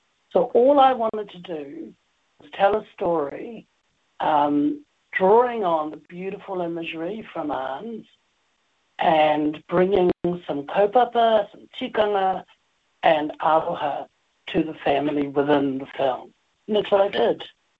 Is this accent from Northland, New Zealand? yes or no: no; Rotorua, Bay of Plenty, New Zealand; from up the road from where I grew up in Rotorua.